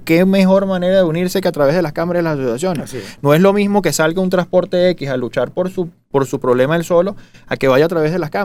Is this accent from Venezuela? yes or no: yes; Venezuela; Mira, ante de ser de un sector, somos todos venezolanos.